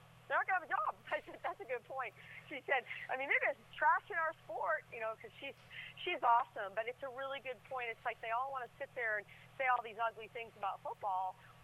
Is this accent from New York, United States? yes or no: no; Waterville Valley, New Hampshire, United States; I grew up in Waterville Valley, New Hampshire, and then I went to a boarding school.